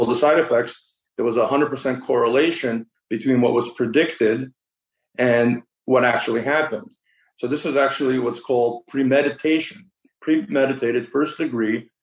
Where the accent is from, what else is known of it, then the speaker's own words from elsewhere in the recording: Kyiv, Ukraine; So I'm from Ukraine, Kyiv.